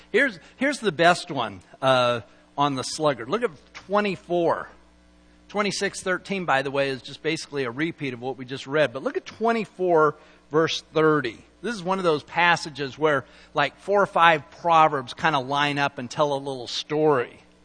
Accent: Salt Lake City, Utah, United States; But I grew up in Salt Lake, okay, where we got a lot of snow.

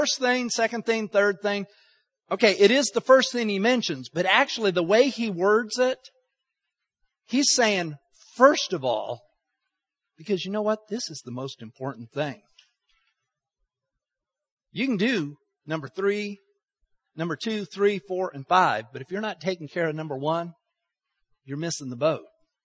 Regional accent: Texas, United States; I'm an American. I'm a Texan. I live in the city of Texarkana, Texas.

